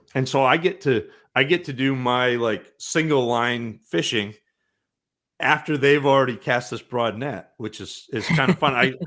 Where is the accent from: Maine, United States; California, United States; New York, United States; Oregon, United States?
Maine, United States; I'm from Maine and I've got a little bit of that, you know, that pride, Penobscot County. Stephen King was in Bangor. I was just north of Bangor.